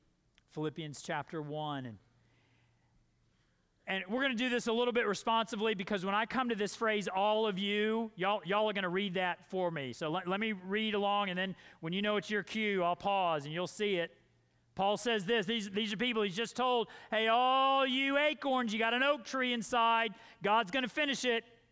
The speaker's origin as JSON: {"language": "English", "town": "Dallas", "region": "Texas", "country": "United States", "tie": "born or raised there", "said": "and I remember I grew up in Dallas, Texas."}